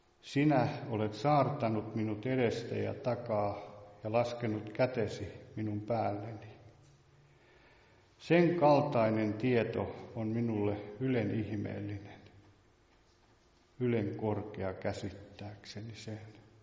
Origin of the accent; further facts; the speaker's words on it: Päijänne Tavastia, Finland; me asuttiin tuossa Merrasjärven suoralla, tai se mun kotipaikka oli siellä, ja me asuttiin Mukkulassa toisella puolella tietä